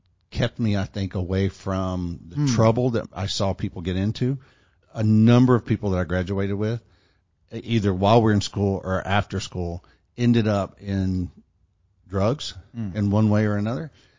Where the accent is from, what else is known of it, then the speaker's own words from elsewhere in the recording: Houston, Texas, United States; So growing up in East Houston in the 70s and 80s and 90s.